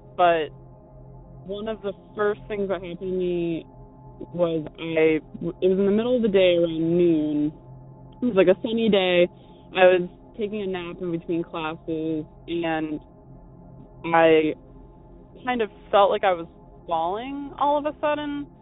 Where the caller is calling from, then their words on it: Massachusetts, United States; I'm calling from Eastern Massachusetts.